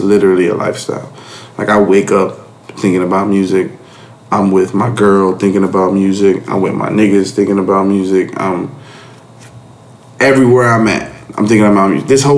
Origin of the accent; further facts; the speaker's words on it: Hialeah, Florida, United States; I'm a kid from Hialeah who knew nobody.